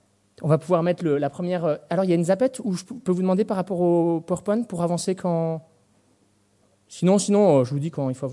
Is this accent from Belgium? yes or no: yes; Belgium; on finissait notre stage en Belgique, mon pays d'origine